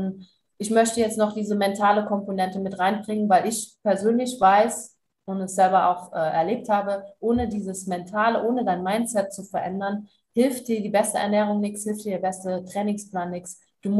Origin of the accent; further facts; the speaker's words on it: Trier, Rhineland-Palatinate, Germany; ich war auf der Autofahrt nach Trier, also in meiner Heimat